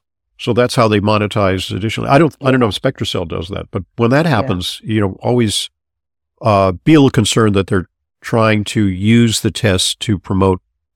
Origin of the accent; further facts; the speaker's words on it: Santa Monica, California, United States; I am from Los Angeles. I'm from Santa Monica originally, and it is a hotbed of integrative medicine.